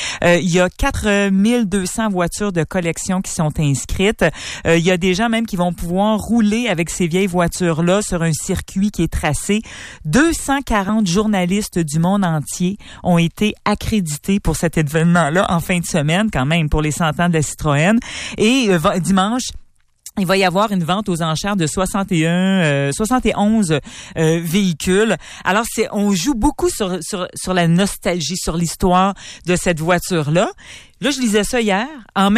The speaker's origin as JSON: {"language": "French", "region": "Quebec", "country": "Canada", "said": "que ce soit chez nous au Québec ou ailleurs dans le monde"}